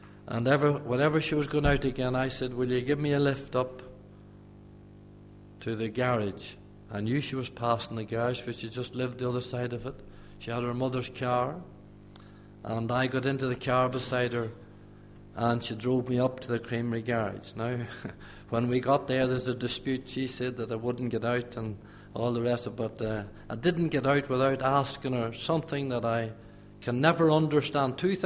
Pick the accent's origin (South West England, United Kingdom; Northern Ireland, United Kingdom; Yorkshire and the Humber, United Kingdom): Northern Ireland, United Kingdom; Derrygonnelly; down around Lower Loch Erne, you'll pass through Derrigonley. It's not a very big town, but it was my hometown.